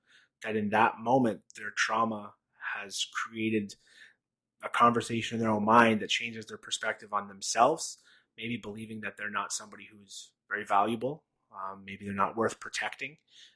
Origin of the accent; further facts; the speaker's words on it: Ottawa, Ontario, Canada; I grew up in Ottawa, by the way. I was at Hillcrest.